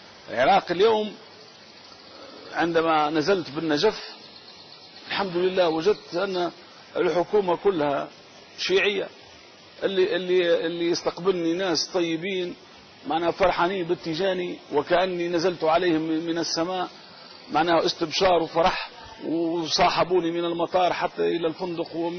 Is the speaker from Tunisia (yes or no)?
yes; Tunisia; born there; أجدادنا من الموسويين الذين نزحوا من السماء ومن سماوة العراق. إذن أنا عراقي الأصل وتونسي المولد